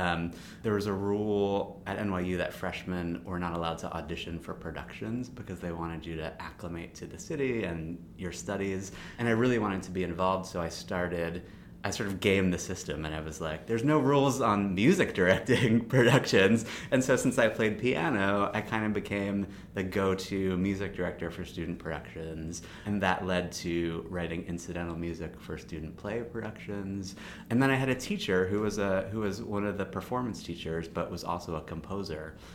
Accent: Baltimore, Maryland, United States; And my neighbor, I grew up in Baltimore, and my neighbor happened to be the organist for the Baltimore Symphony Orchestra.

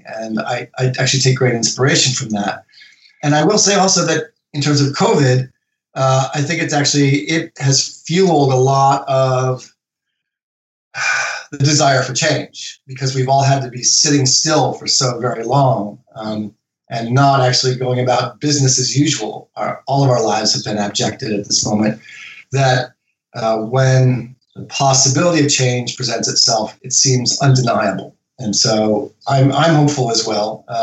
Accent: United States; now in Toronto, Canada; I'm an American living in Canada

